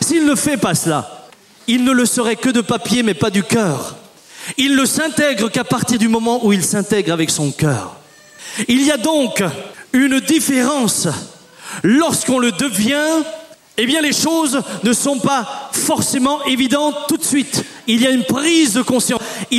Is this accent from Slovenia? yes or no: no; France; born there; Je suis né en France et je suis français. D'ailleurs, je bénis Dieu d'être né dans ce pays.